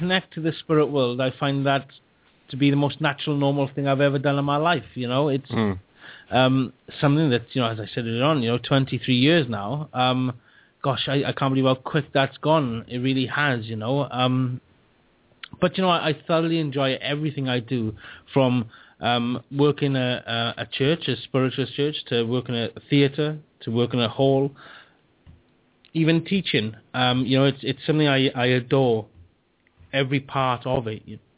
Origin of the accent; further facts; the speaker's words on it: Wales, United Kingdom; You know, I'm being a Welsh man